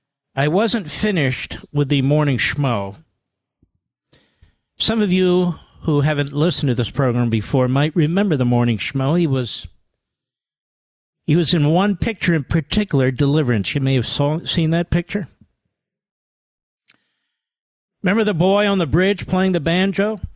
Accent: Philadelphia, Pennsylvania, United States; The board of Comcast is filled with left-wing reprobates based out of Philadelphia, my hometown.

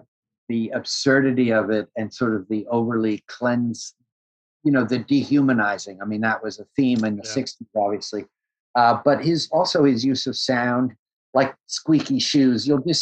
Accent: New York City, New York, United States; I grew up in New York, and my parents were pretty cultured

